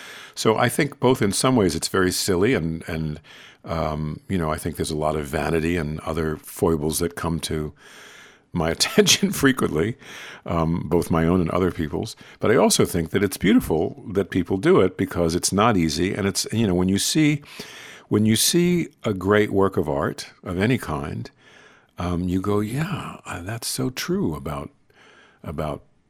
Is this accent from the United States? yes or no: yes; New York, United States; I grew up thinking most people must be Jewish because most people that I knew were Jewish.